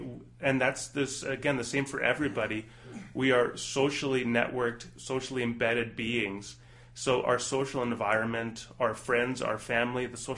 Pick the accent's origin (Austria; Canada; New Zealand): Canada; especially being a Canadian